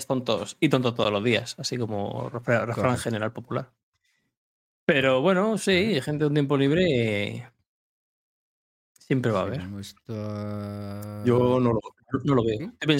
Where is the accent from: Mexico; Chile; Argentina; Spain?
Spain; Region of Murcia; como buen murciano.